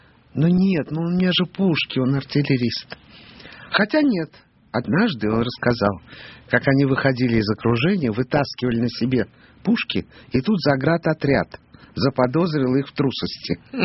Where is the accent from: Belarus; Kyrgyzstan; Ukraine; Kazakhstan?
Ukraine; Western Ukraine; also born or lived in Moscow, Russia; Родилась в Москве, а детство было там.